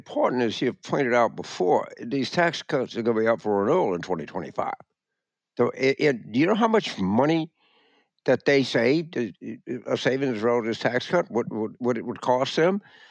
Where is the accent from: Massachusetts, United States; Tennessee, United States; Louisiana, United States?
Louisiana, United States; when I was a young boy growing up in Louisiana, I got really frustrated.